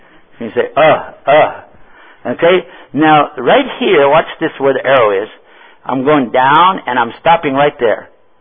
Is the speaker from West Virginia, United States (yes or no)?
no; Texas, United States; I'm from Texas, so I'm actually translating everything into English.